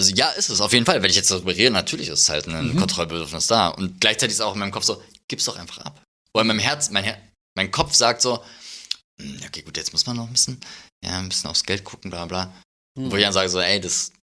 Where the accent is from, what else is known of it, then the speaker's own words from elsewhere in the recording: Berlin, Germany; Ich komme ursprünglich aus Berlin.